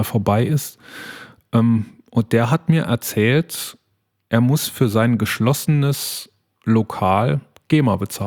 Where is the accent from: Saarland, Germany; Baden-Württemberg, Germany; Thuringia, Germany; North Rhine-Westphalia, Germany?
Saarland, Germany; Nämlich, das betrifft uns als Saarländer und die Bremer wird es auch betreffen.